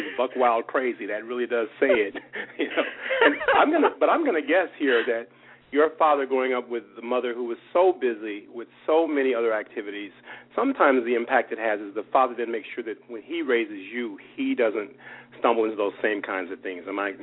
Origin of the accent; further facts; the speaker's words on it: Tulsa, Oklahoma, United States; because I grew up in Tulsa, Oklahoma, and I had exactly the same kind of experience at Ralph Bunche Elementary School.